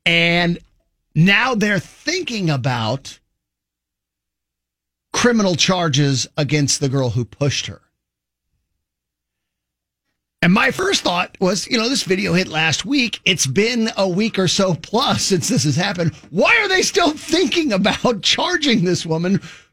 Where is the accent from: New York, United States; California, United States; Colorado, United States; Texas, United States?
California, United States; I know when I grew up in Southern California, several places over bays and stuff, we used to jump off of them and swim to shore